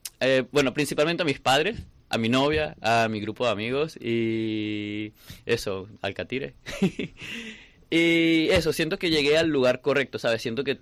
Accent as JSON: {"language": "Spanish", "country": "Venezuela", "also_born_or_lived": "Chile", "moved": "as an adult", "lives_now": "Ourense, Spain", "said": "yo salí de Venezuela, me fui a Chile."}